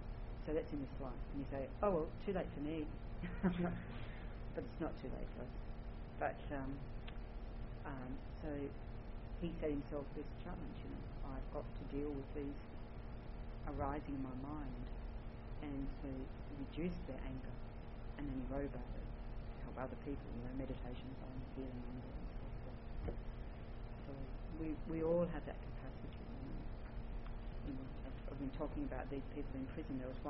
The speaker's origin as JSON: {"language": "English", "town": "Newcastle", "region": "New South Wales", "country": "Australia", "tie": "born or raised there", "said": "yeah, I grew up a Catholic. Mm. Yes, I grew up in Newcastle. And yeah, I grew up Catholic"}